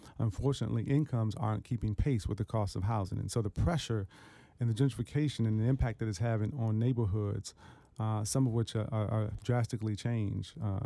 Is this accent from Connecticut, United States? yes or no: no; Washington, District of Columbia, United States; I was born right on North Capitol Street, across from the McMillan Reservoir, really in eyesight of the tower over at Howard, the clock, and really grew up a fan of Howard University.